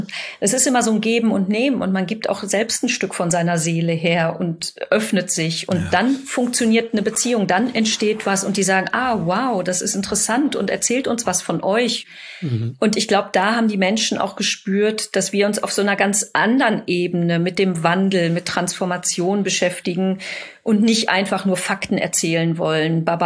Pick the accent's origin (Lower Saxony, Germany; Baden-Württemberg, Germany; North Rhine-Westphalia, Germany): North Rhine-Westphalia, Germany; Bochum; wir kommen aus dem Ruhrgebiet, wir kommen aus der Stadt Bochum